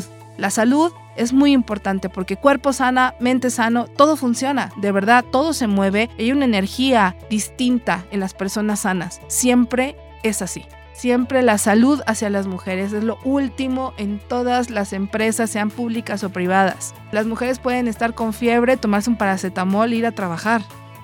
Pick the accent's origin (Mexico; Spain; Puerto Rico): Mexico; como población latinoamericana en general, sobre todo México, que estamos pegados a los Estados Unidos